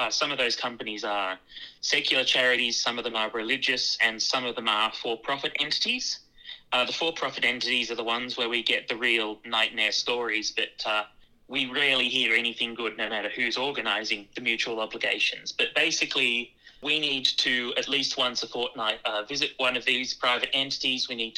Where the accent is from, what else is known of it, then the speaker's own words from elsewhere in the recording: Newcastle, New South Wales, Australia; I grew up in Newcastle